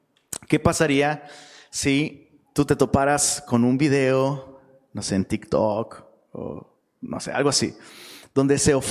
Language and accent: Spanish; Taxco, Guerrero, Mexico; moved away; also born or lived in Mexico City; Yo soy de Taxco, y luego Dios me movió de Taxco a Ciudad de México, y luego Dios me sacó de Ciudad de México y me trajo hasta acá.